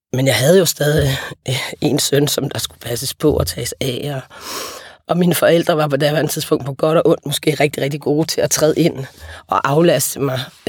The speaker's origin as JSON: {"language": "Danish", "region": "Capital Region of Denmark", "country": "Denmark", "tie": "born or raised there", "said": "Jeg er vokset op på Vestegnen"}